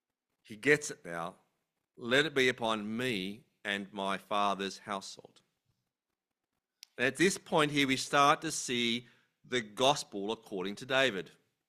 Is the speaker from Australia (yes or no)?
yes; Australia; We're too Australian. We think of God and say, "Should be right, mate."